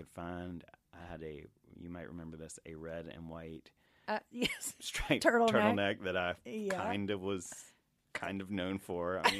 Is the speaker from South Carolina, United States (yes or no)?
yes; Beaufort, South Carolina, United States; And, you know, I'm from Beaufort, South Carolina, fellow traveler, southerner in the wilds of New England together.